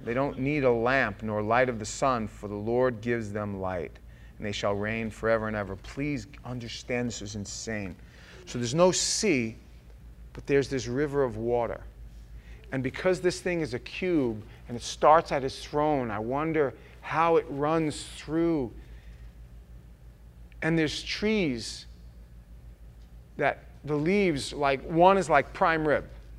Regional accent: United States; And I, as an American, I felt, there was this weird thing that happened to me.

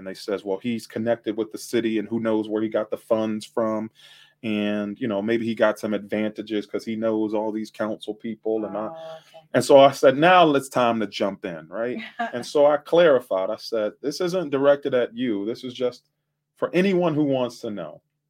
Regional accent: Youngstown, Ohio, United States; born there; also born or lived in Birmingham, Alabama; I was born in Youngstown and we spent some time in Birmingham, Alabama.

